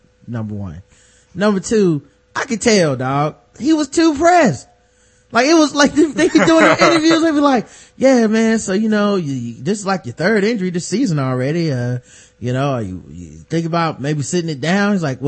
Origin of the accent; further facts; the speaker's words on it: New Orleans, Louisiana, United States; Like, I'm from New Orleans, but it's too good.